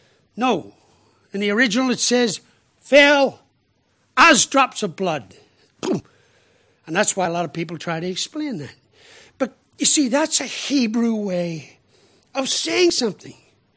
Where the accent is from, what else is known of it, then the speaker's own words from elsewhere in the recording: Ireland; forgive me as an Irishman saying this